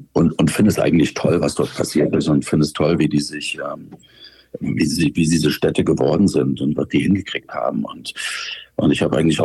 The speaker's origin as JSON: {"language": "German", "region": "Saxony", "country": "Germany", "lives_now": "Berlin, Germany", "said": "meinem Heimatland verbunden. Und deswegen freue ich mich, dass wir insgesamt, glaube ich, 3 oder Konzerte in Sachsen spielen werden."}